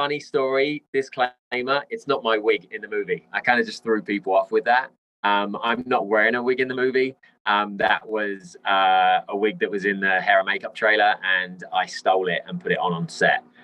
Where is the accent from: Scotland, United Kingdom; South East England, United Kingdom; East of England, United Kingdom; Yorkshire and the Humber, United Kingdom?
South East England, United Kingdom; Hastings; But yeah, I'm from Hastings, which is outside of Battle. So lots of castles, the seaside. Proper kind of English upbringing.